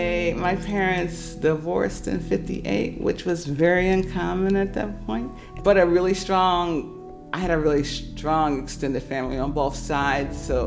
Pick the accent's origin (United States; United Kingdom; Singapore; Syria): United States; Philadelphia, Pennsylvania; moved away as an adult; I grew up in West Philly, made a decision to go south because that's where the action was in 63 when I graduated.